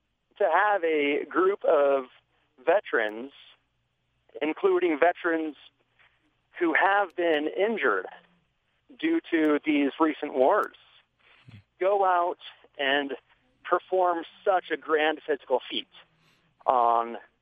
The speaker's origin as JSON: {"language": "English", "town": "Logan", "region": "Utah", "country": "United States", "tie": "born or raised there", "lives_now": "Ridgway, United States", "said": "Yes, I grew up in Logan, in North Logan"}